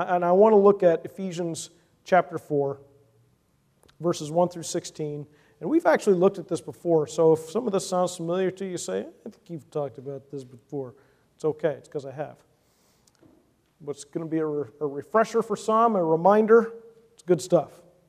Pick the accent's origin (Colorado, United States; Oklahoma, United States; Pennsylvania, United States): Pennsylvania, United States; Philadelphia; also born or lived in Everett; I'm from Philadelphia, but that's actually not where I was born. And the first 8 years of my life, I lived in a very small town, western Pennsylvania, called Everett.